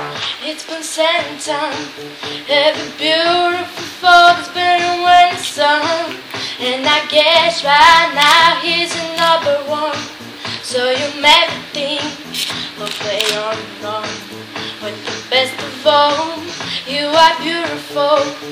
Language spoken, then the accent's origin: Bulgarian; Vratsa, Vratsa Province, Bulgaria; От Враца.